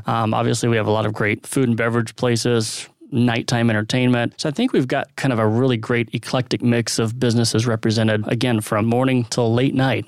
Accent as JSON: {"language": "English", "town": "Dallas", "region": "Texas", "country": "United States", "tie": "born or raised there", "said": "I grew up in Dallas."}